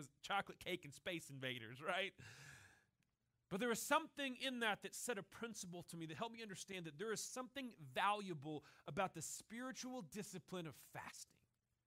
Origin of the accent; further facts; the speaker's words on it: Deep South, United States; Guys, I grew up in the Deep South. We did the exact opposite of this.